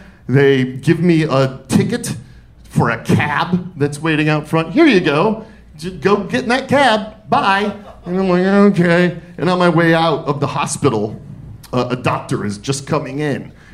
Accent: Detroit, Michigan, United States; I'm from Detroit, and we do not stay down.

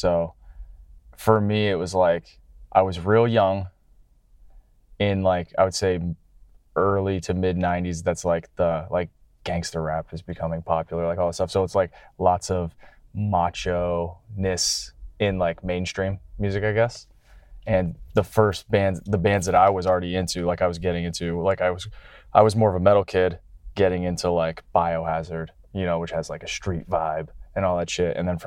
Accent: Canada; I'm coming from Canada, just pretty chill and like nice.

